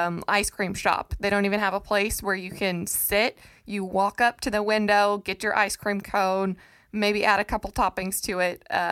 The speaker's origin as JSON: {"language": "English", "region": "South Dakota", "country": "United States", "tie": "born or raised there", "said": "my mind still went to right where I'm living now and not my hometown back in South Dakota."}